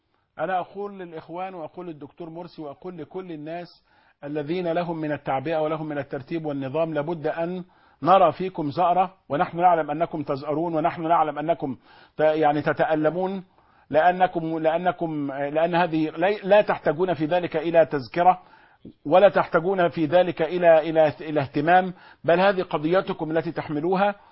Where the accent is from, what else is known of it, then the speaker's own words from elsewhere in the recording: Egypt; شو عندنا في مصر هنا النصارى أقلية في كل مكان